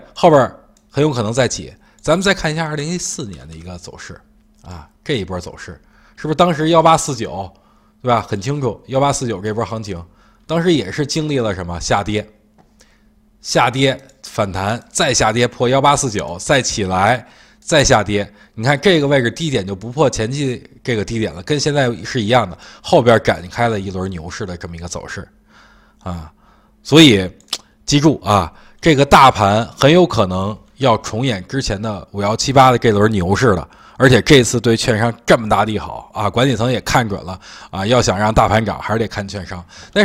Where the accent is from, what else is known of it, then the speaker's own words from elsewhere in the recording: China; 作为中国人，我感到无比的骄傲。